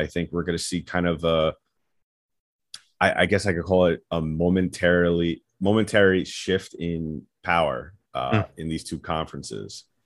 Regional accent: New York, United States; now in Tampa, United States; And when I started the show as a host, people were very upset that I was from New York.

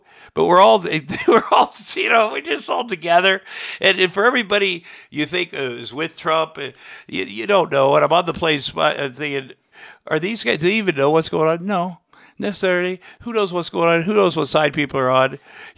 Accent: Iowa, United States; you know, as a kid, I grew up in Iowa.

